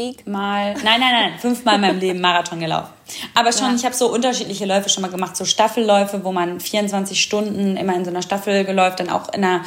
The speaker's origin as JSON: {"language": "German", "town": "Oberhausen", "region": "North Rhine-Westphalia", "country": "Germany", "said": "Ich komme aus dem Ruhrgebiet, eigentlich aus Oberhausen, ganz toll."}